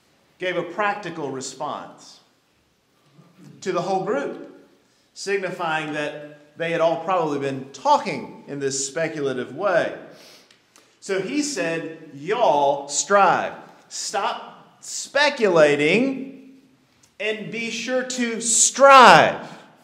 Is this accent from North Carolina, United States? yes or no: yes; Elkin, North Carolina, United States; If he were going from Charlotte up to Elkin, my hometown of Elkin, which of course in this scenario would be Jerusalem.